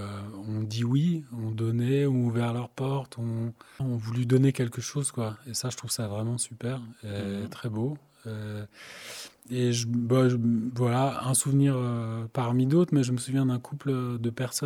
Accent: Brussels, Belgium; moi, je viens de Bruxelles, je ne suis pas de Vaour.

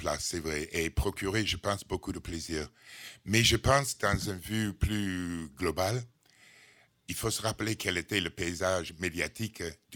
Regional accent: California, United States; Américaine, exactement. Je viens de la Californie.

